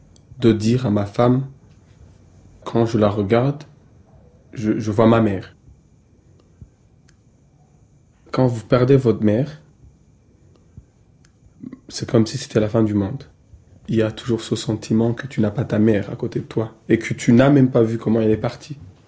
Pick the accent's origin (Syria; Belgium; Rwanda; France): Rwanda; Je suis rwandais, rescapé du génocide contre les Tutsis. J'ai 28 ans, je suis né dans une famille de 6 personnes.